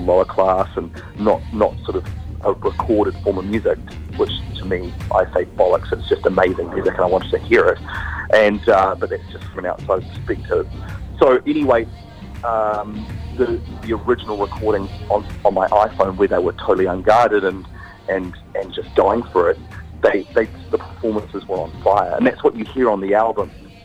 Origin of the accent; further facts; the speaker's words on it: New Zealand; I come from New Zealand, where I was sort of brought up thinking that, you know, I didn't really have any limitations to whatever I wanted to do.